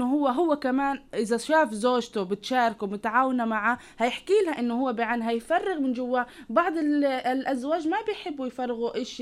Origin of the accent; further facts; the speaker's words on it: Palestine; عندنا في فلسطين موجود